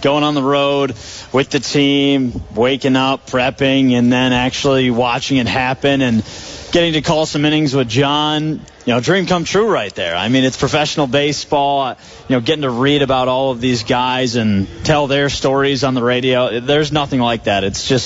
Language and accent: English; Syracuse, New York, United States; Well, born and raised in Syracuse, New York. So to further the, you know, going to Syracuse pipeline, I'm actually from there too. So lived there my whole life.